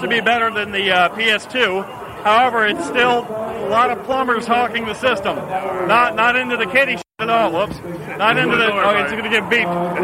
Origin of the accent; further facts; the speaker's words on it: Jacksonville, Florida, United States; now in New York, United States; I'm from Jacksonville, Florida. I live here in New York for the last 4 years.